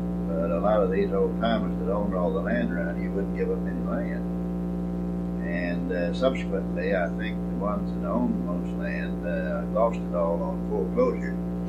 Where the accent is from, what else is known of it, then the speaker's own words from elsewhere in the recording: Pleasanton, Texas, United States; born there; also born or lived in Uvalde; And I was born in Pleasanton in 1898, moved to Uvalde.